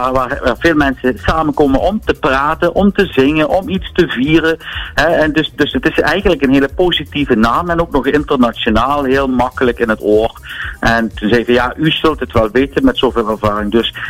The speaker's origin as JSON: {"language": "Dutch", "country": "Netherlands", "said": "Als Nederlander beste tekst voor een slagernummer"}